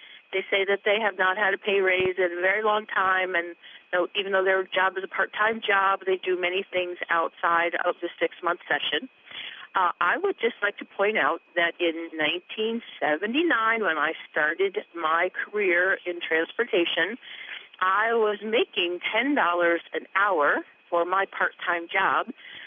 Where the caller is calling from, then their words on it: Rotterdam, New York, United States; I'm calling from Rotterdam, New York.